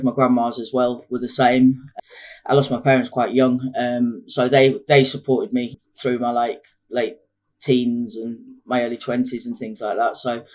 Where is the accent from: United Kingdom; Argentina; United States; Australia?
United Kingdom; Hull, Yorkshire and the Humber; I grew up in Hull on the East Coast.